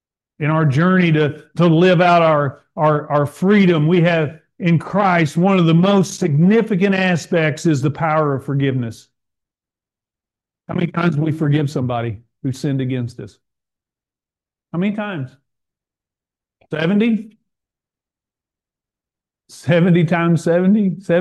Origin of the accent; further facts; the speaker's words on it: United States; born there; Again, I'm glad I was born here in America.